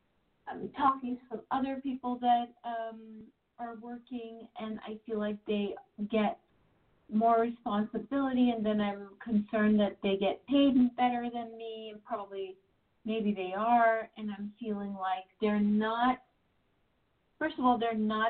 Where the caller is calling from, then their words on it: New Jersey, United States; New Jersey.